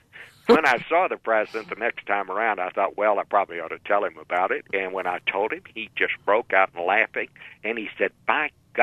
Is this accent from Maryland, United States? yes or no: no; Texas, United States; you know, I come from Texas. I kind of like it when somebody who's not from the Northeast